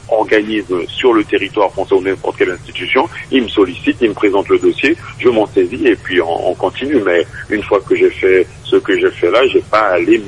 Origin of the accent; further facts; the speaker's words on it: French Guiana; surtout que je venais de loin, de la Guyane, pour défendre mon territoire, défendre notre territoire.